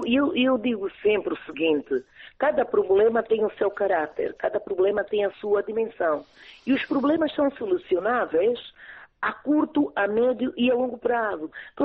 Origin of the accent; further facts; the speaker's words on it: Namibe, Angola; Eu sou do Namibe.